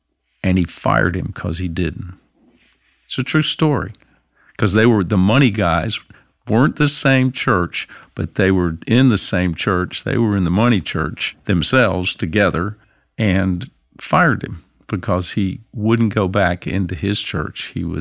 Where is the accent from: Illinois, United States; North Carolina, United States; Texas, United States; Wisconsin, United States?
North Carolina, United States; Even in my hometown in North Carolina